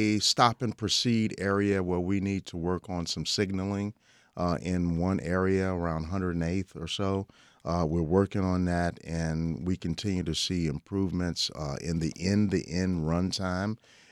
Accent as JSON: {"language": "English", "town": "Chicago", "region": "Illinois", "country": "United States", "said": "Well, I'm actually from Chicago, but..."}